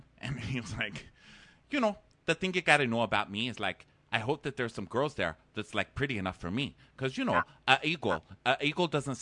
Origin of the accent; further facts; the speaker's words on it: Texas, United States; Well, I'm from